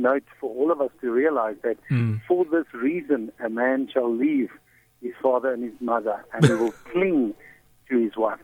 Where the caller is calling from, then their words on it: Johannesburg, Gauteng, South Africa; I'm from Johannesburg.